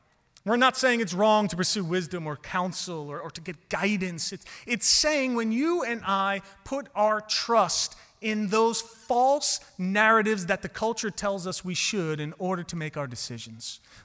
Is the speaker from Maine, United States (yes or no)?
no; New York, United States; because I'm from New York, and you don't do it till, you know.